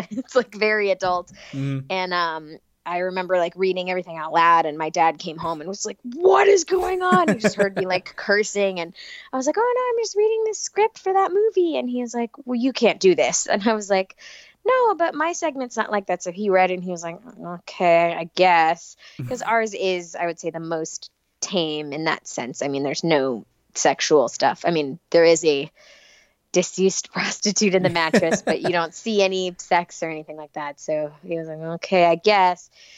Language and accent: English; Los Angeles, California, United States; I'm from Los Angeles, and when you're a kid who grows up here, it's kind of part of the deal where you at least try out acting because it's so accessible.